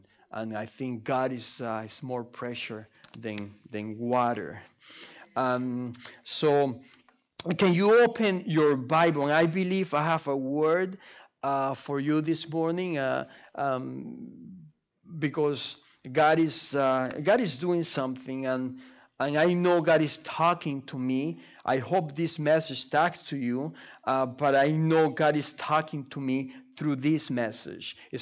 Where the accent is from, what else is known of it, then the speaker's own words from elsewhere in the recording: Venezuela; English is a second language; now in Quebec, California, United States; I have an accent. So I'm from Venezuela. I grew up there. I came to Canada, and now I moved to Quebec, and now it's all a mess in my mind. It's just French, English, I don't know, Spanish